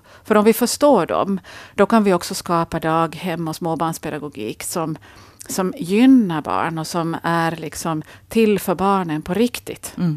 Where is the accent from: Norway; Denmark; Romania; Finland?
Finland; Kristinestad, Ostrobothnia; also born or lived in Sweden; För jag tänker ändå att Vasa är min egen stad, även om jag är från Kristinestad.